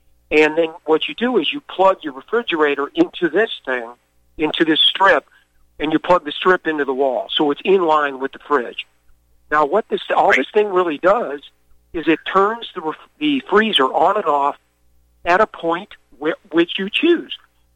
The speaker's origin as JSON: {"language": "English", "country": "United States", "said": "Now, the last one, myself is kneeling to show that just because I'm an American don't mean I got to act like one."}